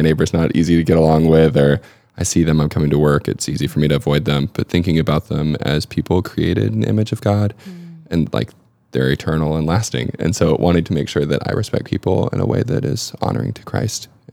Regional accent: Sugar Hill, Georgia, United States; I grew up in Sugar Hill. Rachel grew up in Johns Creek.

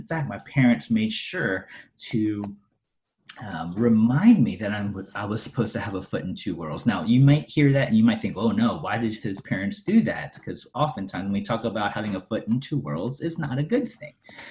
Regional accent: United States; Me and my brother, who were born and raised in the States, we grew up in a sense with two identities, an identity as an American, but an identity also as Korean.

